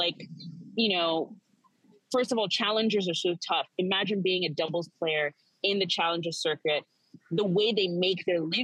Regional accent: New York, United States; I'm from the East Coast. I'm from New York. So I do think the Californians were going a bit overboard.

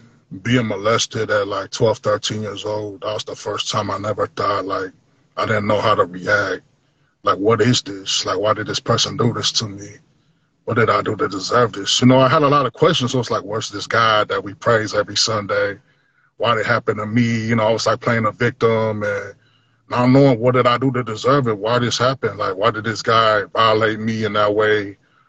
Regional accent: Long Beach, California, United States; I grew up in Long Beach, California, and just like the opportunities weren't always there.

